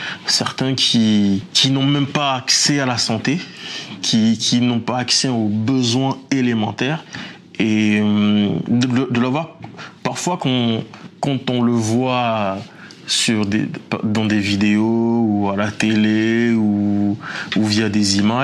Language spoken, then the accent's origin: French; Cameroon; moved away as an adult; now in France; Parce que moi, j'ai grandi au Cameroun. Je suis venu en France beaucoup plus tard, vers 19 ans.